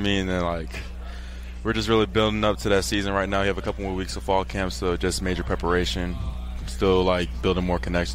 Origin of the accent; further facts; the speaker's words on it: Miami, Florida, United States; So I flew them down to my hometown, Miami, Florida.